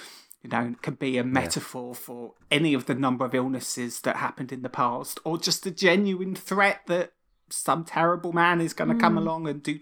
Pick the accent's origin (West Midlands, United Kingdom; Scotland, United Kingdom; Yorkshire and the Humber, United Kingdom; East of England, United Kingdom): East of England, United Kingdom; born there; In fact, I was born in Essex, and there's part of me believes that if I'd actually stayed there and been raised there, that's who I would be right now.